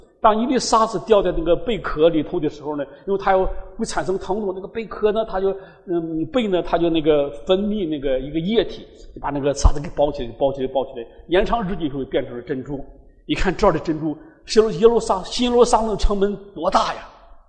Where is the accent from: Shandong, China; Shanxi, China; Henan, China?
Shanxi, China; 像我们从山西来的，山西是煤乡啊，对吧？那个煤多的不得了。